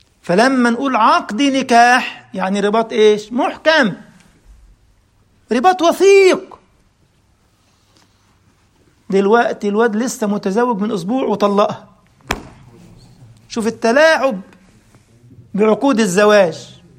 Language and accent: Arabic; Egypt; وإحنا عندنا في مصر لما يعمل الكنافة يقول لك اعمل لها العقد.